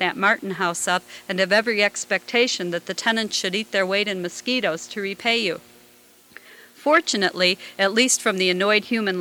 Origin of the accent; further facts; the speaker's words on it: Chicago, Illinois, United States; now in Duluth, United States; When I was growing up in Chicago, I thought of the house sparrow as the McDonaldland sparrow